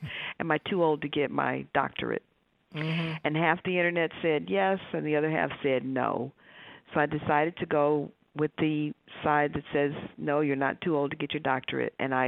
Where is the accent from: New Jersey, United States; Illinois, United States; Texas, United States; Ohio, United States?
Ohio, United States; Cleveland; how I envision East Austin to have been is the neighborhood that I grew up in Cleveland. I went to John F. Kennedy High School.